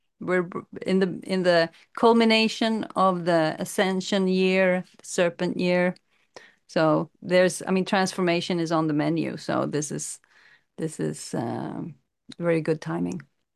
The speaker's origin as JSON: {"language": "English", "country": "Sweden", "moved": "yes", "said": "you both know that we're from Sweden, and we left Sweden 7 and 8 years ago on the quest to really change something in ourselves and change the trajectory of our lives."}